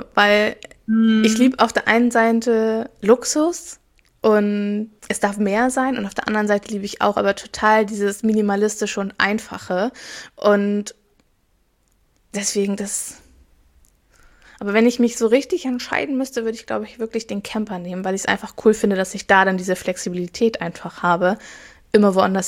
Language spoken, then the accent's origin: German; Hamburg, Germany; Ich komme aus dem Norden und dann so, woher kommst du denn aus Hamburg?